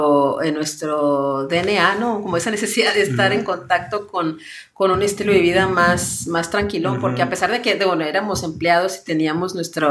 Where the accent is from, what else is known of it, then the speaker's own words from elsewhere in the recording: Mexicali, Baja California, Mexico; somos también de ciudades chicas. Yo soy de Mexicali, Baja California